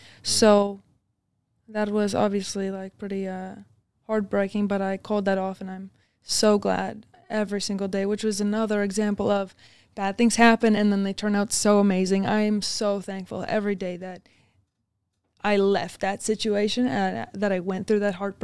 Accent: Canada; I grew up in Canada, but, like, very traditional Dutch values in my household.

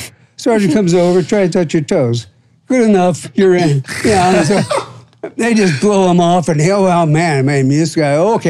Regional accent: St. Petersburg, Florida, United States; And, I said, I'm from St. Pete. Oh, well, y'all live down south.

